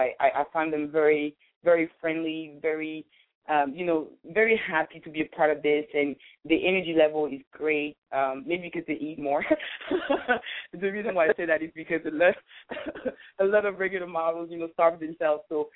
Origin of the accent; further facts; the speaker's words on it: Paris, Île-de-France, France; I'm from Paris, and I know that in France